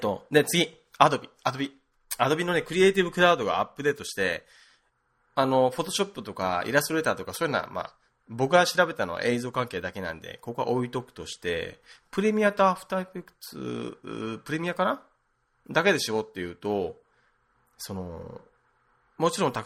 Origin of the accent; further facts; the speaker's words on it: Okinawa, Japan; 僕実家、まあ沖縄なんだけど、沖縄の土田舎の方なんだけど、